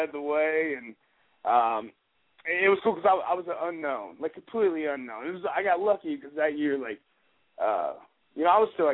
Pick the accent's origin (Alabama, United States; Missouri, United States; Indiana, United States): Indiana, United States; Indianapolis; Growing up where I grew up around here in Indianapolis, about 10 years ago, me and Scotty and Die Hard, a couple of our other friends, OMG, we'd go down to Charlestown, Indiana, which is down by Louisville, Kentucky.